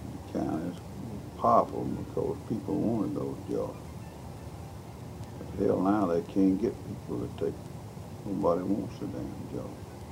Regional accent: Bainbridge, Georgia, United States; I was born in Bainbridge, Georgia, which is down in the southwest corner of the state. So it was a small town

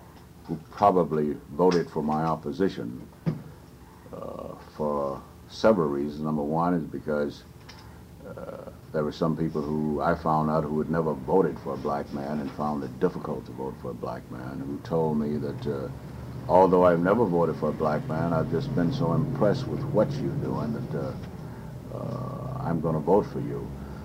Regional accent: the South, United States; I, being a Southerner, I felt that this is progress.

